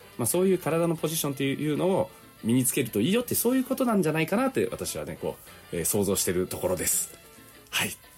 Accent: Unzen, Nagasaki, Japan; で雲仙市のね私の実家のね新玉ねぎ本当にたくさん使ってね

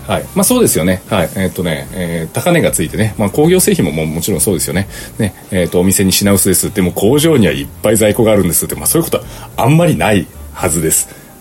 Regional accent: Nagasaki, Japan; 私長崎県ですけど

